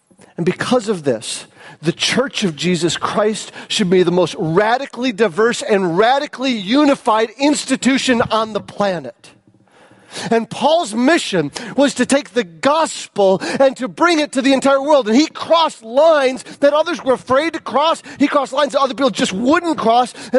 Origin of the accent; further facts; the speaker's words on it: St. Johns, Michigan, United States; I grew up in St. John's, and I knew the black guy in St. John's because there was one